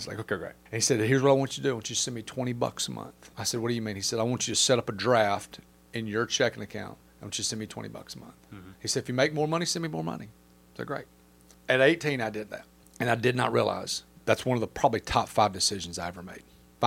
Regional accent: Birmingham, Alabama, United States; So born and raised in Birmingham, from the time I was five, knew what I wanted to do for a living.

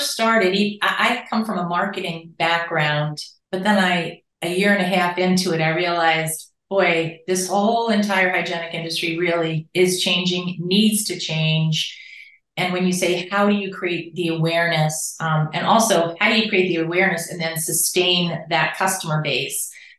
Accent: New York, United States; moved away as an adult; also born or lived in Massachusetts; I'm from Massachusetts, originally from New York, but lived in Massachusetts for, let's see, over 30 years.

